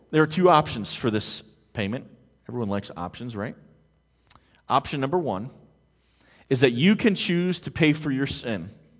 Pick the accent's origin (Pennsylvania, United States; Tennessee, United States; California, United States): Pennsylvania, United States; I grew up in Pennsylvania. I grew up about an hour outside of Philadelphia, and so I'm a huge Philadelphia sports fan.